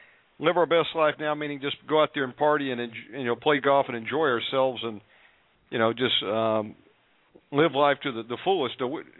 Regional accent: United States; born there; I mean, I was born in America, and mm-hmm. I've always spoke English

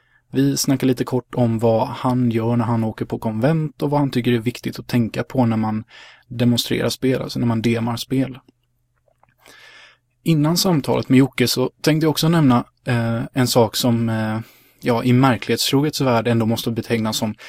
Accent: Sweden; born there; även om jag är ganska svensk känner jag ändå, jag är född i Sverige. Men båda mina föräldrar är ju ungrare. Så att ibland kan jag också få den känslan att i Sverige så är jag ungraren liksom. Men i Ungern så är jag svenska kusinen.

